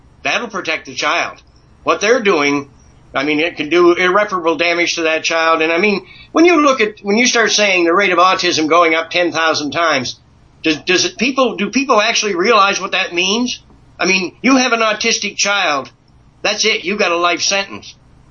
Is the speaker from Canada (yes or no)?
yes; Canada; under the Charter of Rights, it says, as a Canadian, I have the right to life.